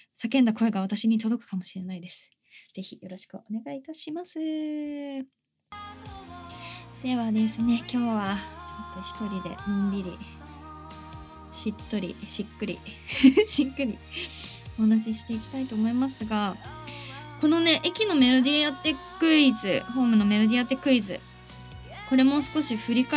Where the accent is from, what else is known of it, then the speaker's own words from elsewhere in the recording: Urawa, Saitama, Japan; で、5月が浦和駅、私の地元。